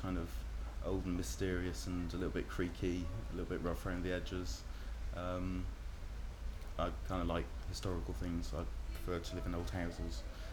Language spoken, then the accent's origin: English; Newcastle upon Tyne, North East England, United Kingdom; also born or lived in London; now in Bristol, United Kingdom; I'm from Bristol, originally from Newcastle, and then via Newcastle-on-Tyne, I ought to say, and then via London for the last 15 years until we moved to Bristol about 4 years ago.